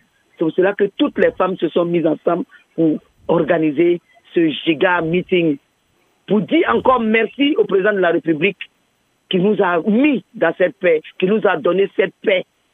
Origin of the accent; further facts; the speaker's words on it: Adjamé, Abidjan, Côte d’Ivoire; Comme je viens de Brumakoté, je pourrais bien expliquer.